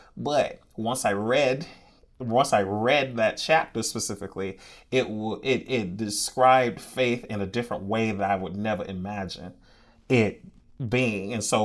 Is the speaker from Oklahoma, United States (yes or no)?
no; Tuskegee, Alabama, United States; Well, I am from Tuskegee, Alabama, born and raised. I am the oldest of three kids.